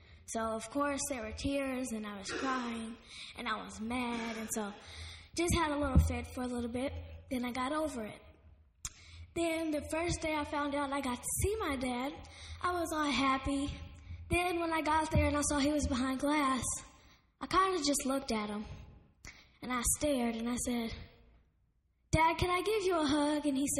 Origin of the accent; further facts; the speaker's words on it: Texas, United States; also born or lived in California; I was born in California, that's where I live, but I was raised in Texas for about 5 or 6 years.